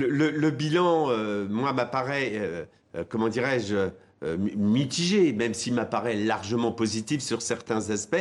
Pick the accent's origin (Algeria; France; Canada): France; je parle le français, que je suis français